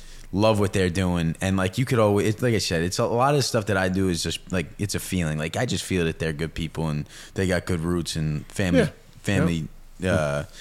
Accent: New York, United States; I was from New York.

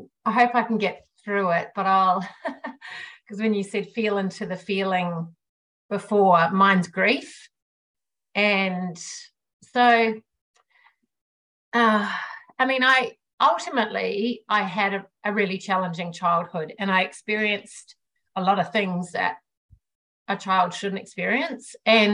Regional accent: New Zealand; moved away as an adult; now in Australia; And so I grew up in New Zealand. I live in Australia now, but I, you know, when I was 18, I bolted to the other side of the world

